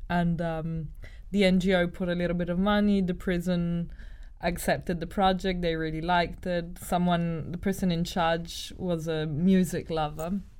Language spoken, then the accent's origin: English; Italy; now in Cameroon; I grew up in Italy, but I'm half Australian. And I've been living in Cameroon since 2017